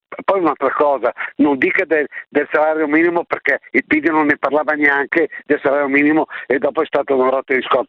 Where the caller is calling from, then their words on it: Lombardy, Italy; per esempio io sono in Val Camonica